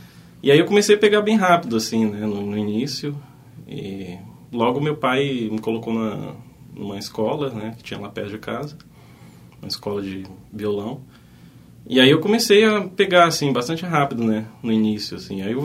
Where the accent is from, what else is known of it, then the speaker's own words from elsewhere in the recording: Brasília, Federal District, Brazil; moved away as an adult; Sim, eu sou natural de Brasília, nascido e criado lá, vivi lá até meus 20 e poucos anos.